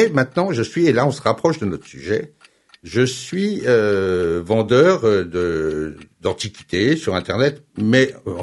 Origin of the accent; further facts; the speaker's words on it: Dijon, Bourgogne-Franche-Comté, France; Bien, je suis heureux d'être dans les Ardennes, puisque je viens de Dijon.